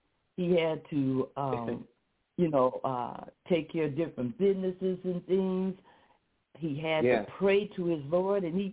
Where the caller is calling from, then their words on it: Flint, Michigan, United States; calling from Flint, Michigan.